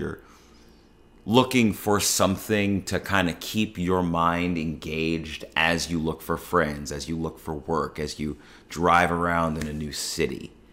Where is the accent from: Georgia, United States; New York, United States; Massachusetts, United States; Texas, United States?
Texas, United States; Dallas; Because a piece of my time growing up in Dallas had just been compromised.